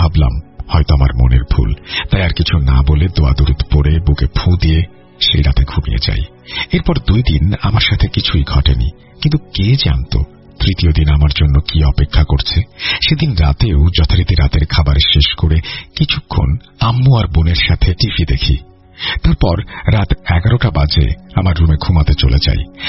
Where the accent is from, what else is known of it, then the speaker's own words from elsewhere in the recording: Chittagong, Chittagong Division, Bangladesh; আমার জন্ম চট্টগ্রামে এবং চট্টগ্রামেই বড় হওয়া, তবে গ্রামের বাড়ি বরিশালে।